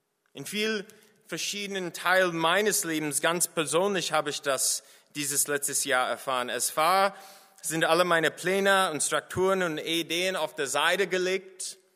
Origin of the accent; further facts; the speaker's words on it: United States; als Amerikaner hatte ich auch das Gefühl, dass da war viel Chaos in meinen eigenen Kulturen, in meinem eigenen Land.